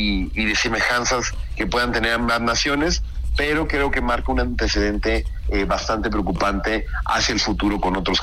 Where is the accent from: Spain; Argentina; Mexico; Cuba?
Mexico; obviamente como mexicano